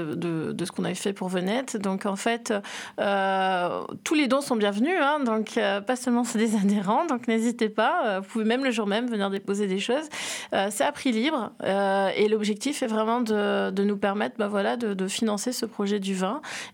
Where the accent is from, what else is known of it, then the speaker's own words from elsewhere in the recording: Réunion, France; Mes parents sont réunionnais, je suis née à La Réunion, voilà.